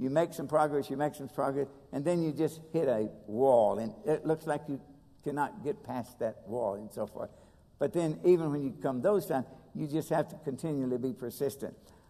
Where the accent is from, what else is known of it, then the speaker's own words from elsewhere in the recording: Kentucky, United States; hey, I'm from Kentucky. We have a hard time with English.